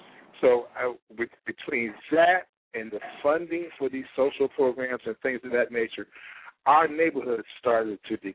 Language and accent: English; Philadelphia, Pennsylvania, United States; I'm from Philadelphia. I have lived in every part of Philadelphia, so I can tell you a little bit about every part, period.